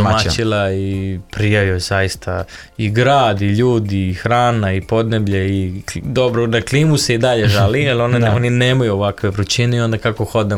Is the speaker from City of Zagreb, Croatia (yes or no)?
no; Split, Split-Dalmatia County, Croatia; za Zvezdu, ja sam još iz Splita kao klinac.